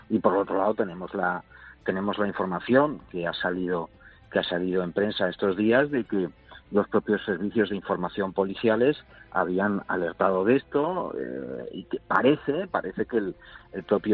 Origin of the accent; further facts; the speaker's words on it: Ceuta, Spain; Sí, sí, yo soy caballa. No solo nací en Ceuta, sino...